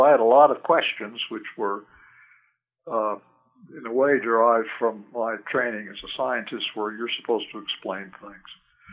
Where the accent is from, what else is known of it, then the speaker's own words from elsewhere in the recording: New York, United States; But I grew up mostly in the North. In upstate New York, my father was a college and university administrator